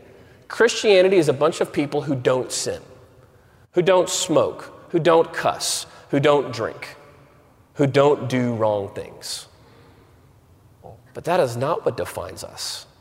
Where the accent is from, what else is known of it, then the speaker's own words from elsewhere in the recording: Waco, Texas, United States; I grew up in Waco, Texas. All right, so any Bears? I wasn't a Bear, but that's where I grew up. I grew up my entire childhood.